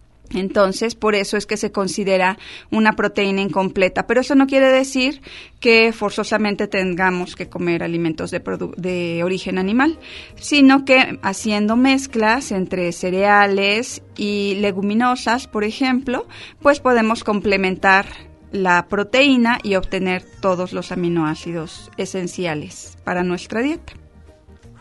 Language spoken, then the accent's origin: Spanish; Mexico; como cultura mexicana pues sí nuestro cereal favorito, por así decirlo, o que consumimos en mayor abundancia es el maíz.